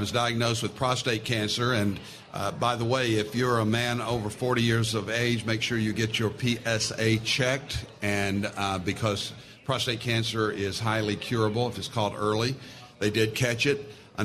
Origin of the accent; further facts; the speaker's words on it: Fort Worth, Texas, United States; Because Fort Worth, I was raised in Fort Worth, Texas. And we were raised to love God and hate Dallas.